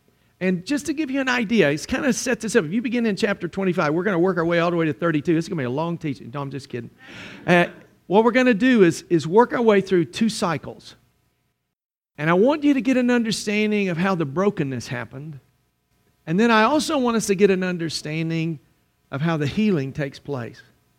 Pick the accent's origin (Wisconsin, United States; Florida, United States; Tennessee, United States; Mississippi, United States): Mississippi, United States; Where I grew up in Mississippi, that was the norm, man.